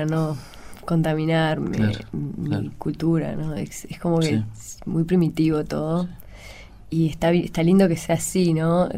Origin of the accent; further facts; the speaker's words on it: Ireland; born there; Spanish is a second language; Yo nací en Irlanda.